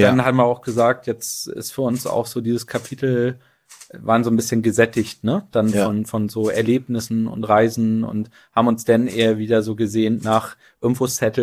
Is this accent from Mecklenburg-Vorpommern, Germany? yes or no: yes; Neubrandenburg, Mecklenburg-Vorpommern, Germany; Ich komme aus Neubrandenburg.